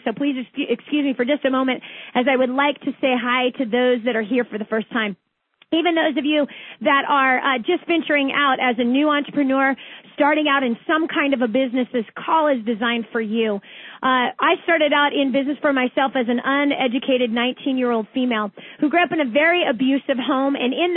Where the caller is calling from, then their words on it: California, United States; I'm calling you from Northern California.